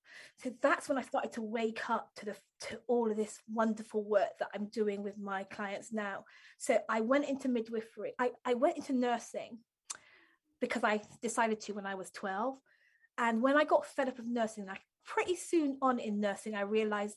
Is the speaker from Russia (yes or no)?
no; Bristol, South West England, United Kingdom; I grew up in West Country, Bristol. And so I love Bristol. I come from Bristol and my, you know, I still think about Bristol as my home.